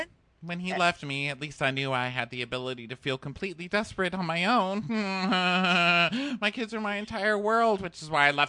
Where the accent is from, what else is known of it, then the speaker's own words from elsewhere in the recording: Texas, United States; Well, I'm from